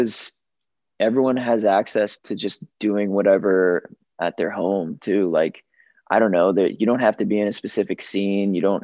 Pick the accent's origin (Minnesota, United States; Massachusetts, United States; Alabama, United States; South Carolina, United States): Massachusetts, United States; Foxborough; growing up in Foxborough, Massachusetts, just like a boring suburb in Massachusetts outside of Boston